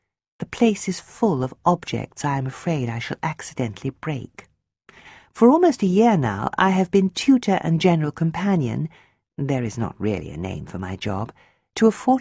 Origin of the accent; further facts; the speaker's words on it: United Kingdom; Yes, I am a Brit, in fact … I am very proud.